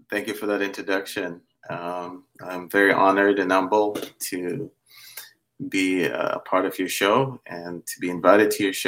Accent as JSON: {"language": "English", "country": "Jamaica", "tie": "born there", "said": "I was born in Jamaica."}